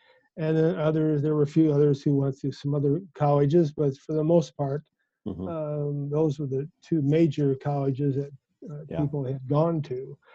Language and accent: English; Annawan, Illinois, United States; Well, I was raised on in around Annawan, Illinois, on a rural farm, family farm, the oldest of five sons, and a fifth generation farm boy.